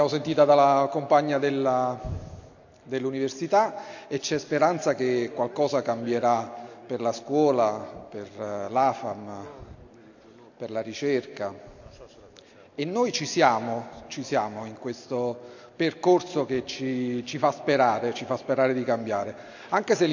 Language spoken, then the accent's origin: Italian; Benevento, Campania, Italy; Guardate, giù da noi a Benevento l'idea dell'FLC 2002-2004-2006 ha dato un segnale diverso.